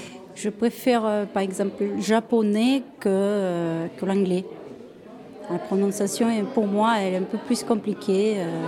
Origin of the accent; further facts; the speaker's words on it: Ukraine; Je suis ukrainienne. Je suis native de l'Ukraine